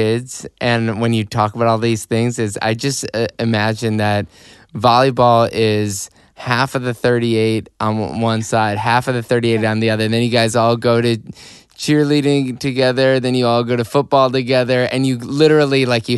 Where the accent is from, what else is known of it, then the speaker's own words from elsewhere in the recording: Illinois, United States; where I grew up in Chicago. So, well, north suburbs of Chicago. My friends, once they visited where I was from, they were like, you can't claim Chicago anymore.